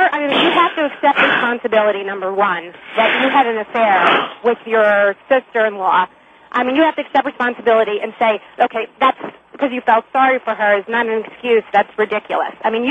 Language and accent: English; New York, United States; you know, I'm from New York, and I was in New York on 9/11.